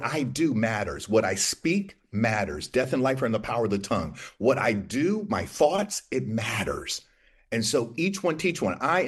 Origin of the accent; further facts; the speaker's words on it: East Coast, United States; I'm from the East Coast.